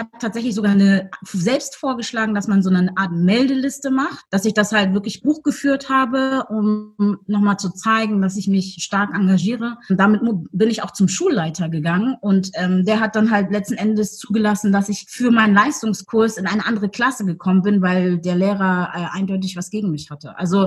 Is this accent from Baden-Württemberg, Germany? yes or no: no; Hamburg, Germany; born there; also born or lived in Mecklenburg-Vorpommern; Nee, in Hamburg. Ich war gebürtige Hamburgerin. Ja, war bis 2000 und, obwohl ich war kurzzeitig auch in Frankfurt